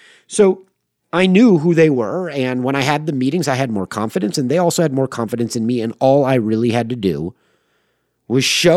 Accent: Manhattan Beach, California, United States; which isn't far from where I grew up in Manhattan Beach and Hermosa Beach, California.

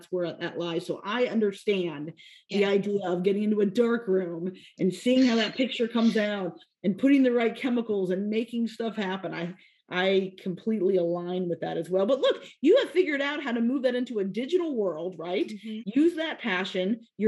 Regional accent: Nevada, United States; And so I am originally from Nevada, and I grew up in a very small area where there was an elementary school, there was a high school, and that was it.

